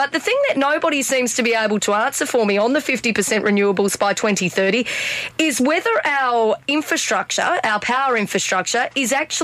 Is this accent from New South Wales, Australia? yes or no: no; Mount Isa, Queensland, Australia; I grew up in a mining town. I grew up in Mount Isa.